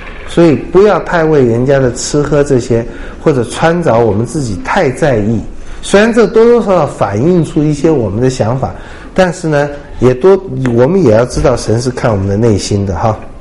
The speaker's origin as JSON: {"language": "Chinese", "country": "China", "said": "白发人要尊敬，我们中国人是敬老的啦"}